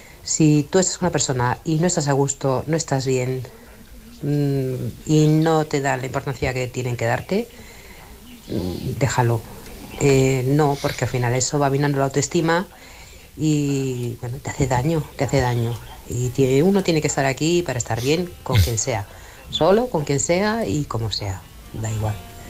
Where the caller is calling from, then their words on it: Barcelona, Catalonia, Spain; de Barcelona.